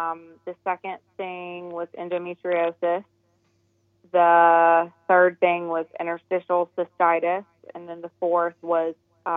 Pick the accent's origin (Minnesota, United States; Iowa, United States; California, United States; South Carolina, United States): South Carolina, United States; Greenville; I am from Greenville, South Carolina.